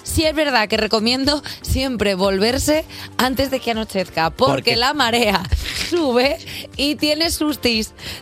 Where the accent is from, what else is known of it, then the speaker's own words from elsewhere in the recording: Salou, Catalonia, Spain; Es que soy de Salou, ¿vale?